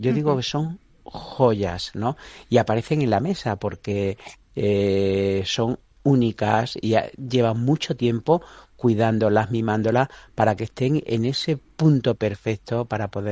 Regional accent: Extremadura, Spain; De cómo somos los extremeños, el significado de la matanza

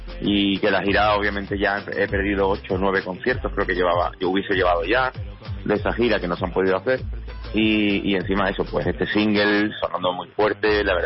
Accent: Huelva, Andalusia, Spain; Sí, en Huelva, perdón, mi tierra natal, y aquí sigo, yo siempre he vivido en Huelva.

